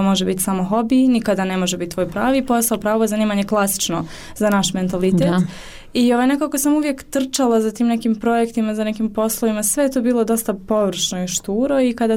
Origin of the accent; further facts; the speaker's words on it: Bosnia & Herzegovina; pogotovo jer dolazim iz Bosne, nemamo puno žena umjetnica ovdje